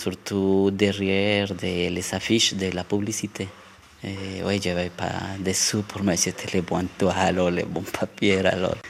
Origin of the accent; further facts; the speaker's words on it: Colombia; French is a second language; now in Switzerland; je viens de Colombie, j'ai 38 ans, mon profession c'est artiste peintre et puis je suis en Suisse depuis 4 ans environ.